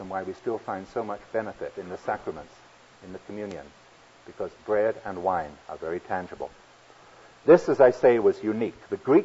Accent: London, United Kingdom; I'm a city dweller. I was raised in London. I love urban life. I get very nervous out in the countryside here

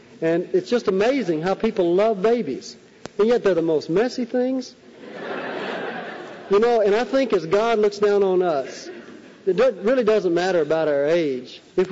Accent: the South, United States; I said, well, don't you understand I'm a Southerner?

